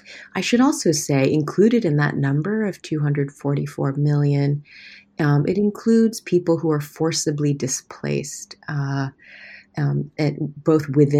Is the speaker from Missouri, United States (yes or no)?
yes; Missouri, United States; suburb of Kansas City, Missouri, and that's where I spent kind of formative years of my childhood, and I grew up around immigrants in the Korean church community and also around American friends in school and in the neighborhood.